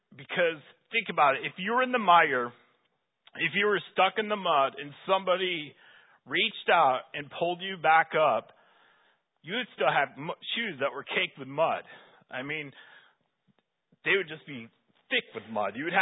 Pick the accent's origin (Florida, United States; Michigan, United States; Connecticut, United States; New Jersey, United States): Michigan, United States; I know I grew up in Michigan, and people every year are pulled out by rip currents